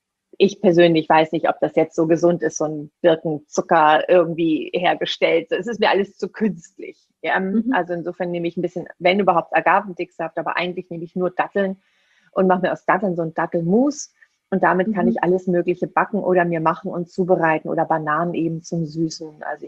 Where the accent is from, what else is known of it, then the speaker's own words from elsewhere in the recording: Seville, Andalusia, Spain; das spanische Weihnachtsgebäck, die Polverones aus meiner Heimat, aus Sevilla